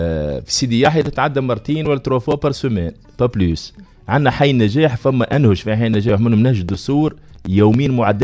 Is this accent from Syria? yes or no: no; Tunisia; يعني راه هذه عقلية عندنا في تونس